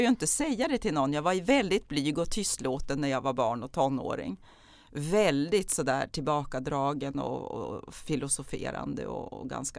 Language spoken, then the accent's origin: Swedish; Norrland, Sweden; Så säger jag så här, vet du, jag är från Norrland.